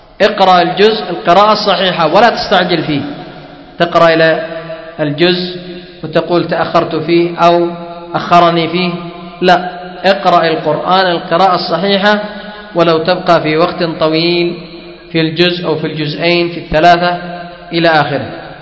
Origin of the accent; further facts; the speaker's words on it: Yemen; عندنا في اليمن قراءة حفص عن عاصم